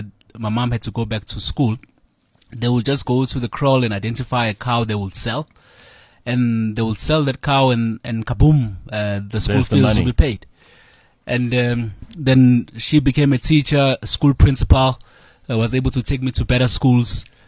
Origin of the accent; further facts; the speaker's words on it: Ndwedwe, KwaZulu-Natal, South Africa; it really stems from my growing up in Ndwedwe. Ndwedwe is not far from Kingshaka Airport.